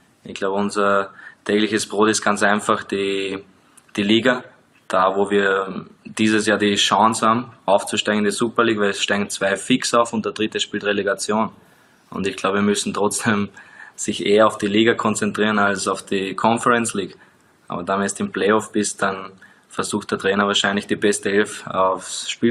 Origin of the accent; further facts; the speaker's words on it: Austria; als Österreicher die ganzen Medien mitbekommst